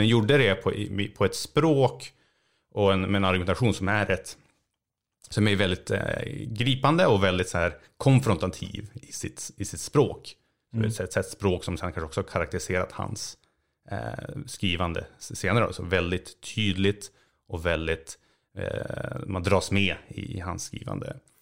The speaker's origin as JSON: {"language": "Swedish", "town": "Uppsala", "region": "Uppsala County", "country": "Sweden", "tie": "born or raised there", "also_born_or_lived": "Edinburgh / Toronto", "moved": "as an adult", "lives_now": "United States", "said": "jag är ju uppvuxen i Uppsala men har inte bott där sedan jag tog studenten."}